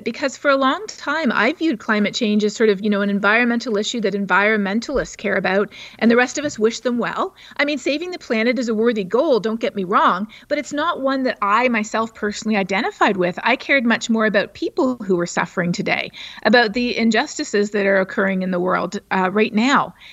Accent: Canada; moved away as an adult; now in United States; I'm originally from just over the border, so I am Canadian. And it wasn't until after I moved to the States, which I did for graduate school

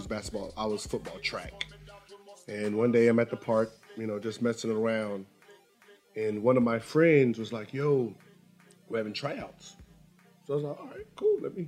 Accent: Los Angeles, California, United States; I'm from Sherman Oaks Valley, Van Nuys.

